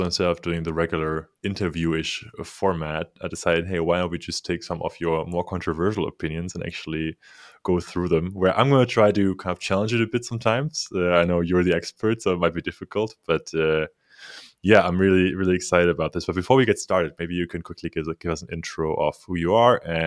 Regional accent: Germany; moved away; I know you're in Berlin now. I'm originally from Germany. I moved away from Germany kind of because of the bureaucracy.

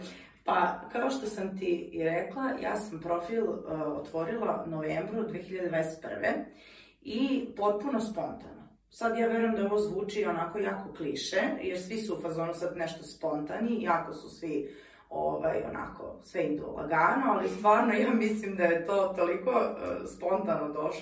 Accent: Inđija, Vojvodina, Serbia; Dolazim iz Indije i završila sam tu i gimnaziju, društveni smer. Nakon toga sam upisala filozofski fakultet u Novom Sadu i evo me, još sam tu.

